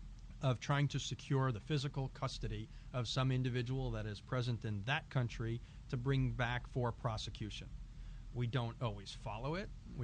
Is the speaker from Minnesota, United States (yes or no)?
no; New York, United States; given that as a New Yorker, I'm part of the North, given that we beat the South